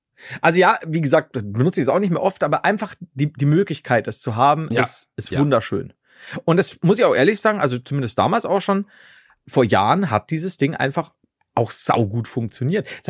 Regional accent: Bavaria, Germany; mein Leben als Oberpfälzer Krüppel

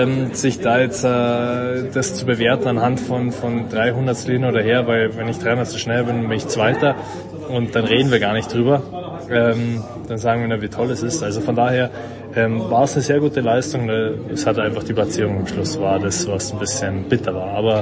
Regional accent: Munich, Bavaria, Germany; Ja, ist natürlich als Münchner nicht ganz einfach Skifahren lernen in München.

